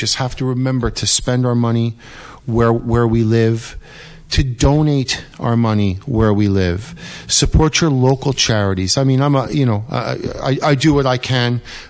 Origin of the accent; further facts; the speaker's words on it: Stone Ridge, New York, United States; You grew up in the sticks. I grew up out in Stone Ridge, you know, chasing frogs and turtles and just having a ball out here.